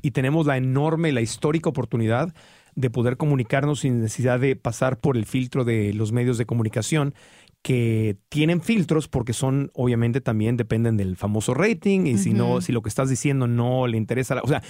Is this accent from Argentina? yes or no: no; Mexico City, Mexico; Yo me acuerdo cuando crecí en la Ciudad de México